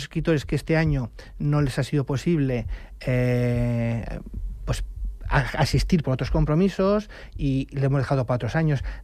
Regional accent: Basque Country, Spain; Pues somos vascos, ¿no?

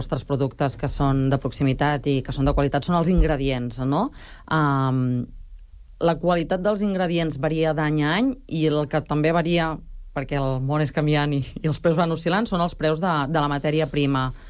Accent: Catalonia, Spain; jo sóc de l'Empordà

